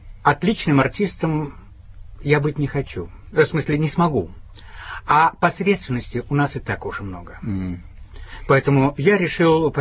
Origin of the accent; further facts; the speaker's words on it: Riga, Latvia; Я родился и вырос в Риге.